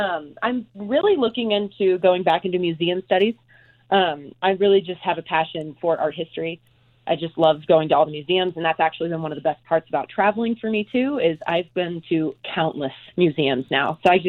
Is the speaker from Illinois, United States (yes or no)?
no; Breckenridge, Colorado, United States; now in Denver, United States; I grew up skating up in Breckenridge and just getting to enjoy being up in the mountains